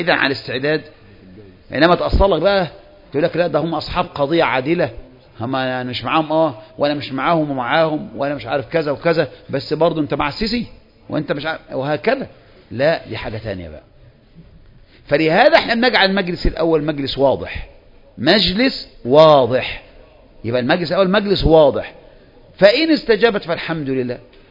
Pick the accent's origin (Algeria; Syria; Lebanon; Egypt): Egypt